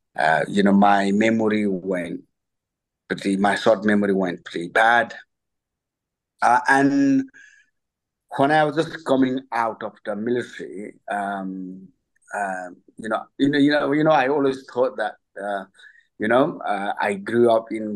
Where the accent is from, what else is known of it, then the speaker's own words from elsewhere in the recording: Nepal; English is a second language; because the way I grew up in Nepal, I thought that, you know, I couldn't do anything